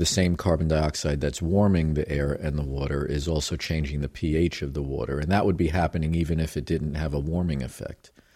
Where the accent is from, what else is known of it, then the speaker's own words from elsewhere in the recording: New York, United States; because I grew up around Long Island, and I have some perspective.